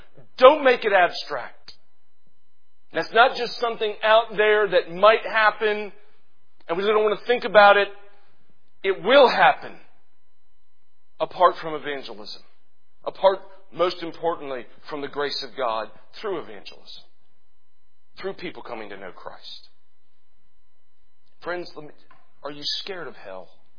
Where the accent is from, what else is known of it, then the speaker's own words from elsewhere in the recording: South Carolina, United States; I grew up in South Carolina. Y'all probably know something about Southern cultures.